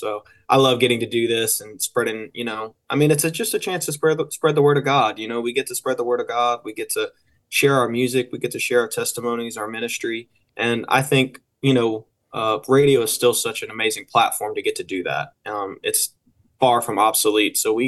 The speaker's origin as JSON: {"language": "English", "town": "Porter", "region": "Louisiana", "country": "United States", "tie": "born or raised there", "said": "That's really where I grew up. I mean, I grew up in Porter, Louisiana, so not far from where you guys are."}